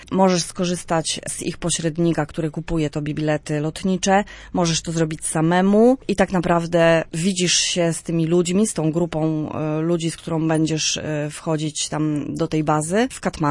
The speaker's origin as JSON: {"language": "Polish", "town": "Słupsk", "region": "Pomeranian Voivodeship", "country": "Poland", "tie": "born or raised there", "also_born_or_lived": "Środa Wielkopolska", "lives_now": "Wejherowo, Poland", "said": "Mieszkam obecnie w Wejherowie. Sprostowanie, Słupszczanka nie od urodzenia, bo urodziłam się w Środzie Wielkopolskiej."}